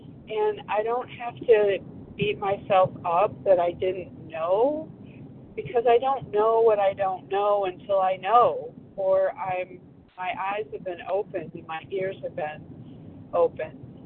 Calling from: Arizona, United States; I'm calling from Arizona.

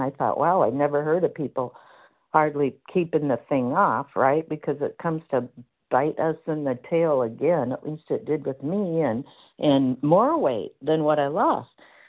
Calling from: Washington, United States; I'm calling from Washington State.

